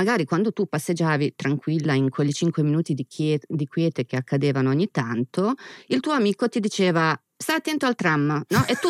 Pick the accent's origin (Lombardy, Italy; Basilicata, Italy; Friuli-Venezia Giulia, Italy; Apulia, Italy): Lombardy, Italy; Milan; Vengo dalla Bovisasca.